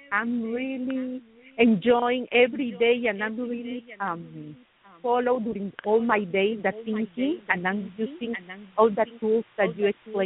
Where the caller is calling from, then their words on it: San Jose, California, United States; I'm calling from San Jose, San Francisco, California.